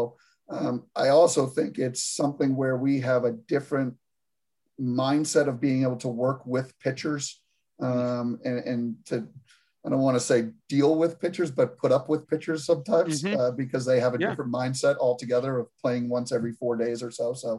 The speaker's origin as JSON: {"language": "English", "town": "Boston", "region": "Massachusetts", "country": "United States", "said": "I'm a Northeast guy. I'm from Boston, so I played my college career at Providence College"}